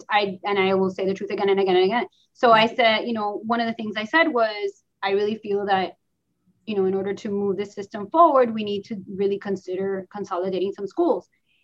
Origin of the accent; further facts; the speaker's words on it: Miami, Florida, United States; very poor school in Little Havana, where I grew up in Little Havana.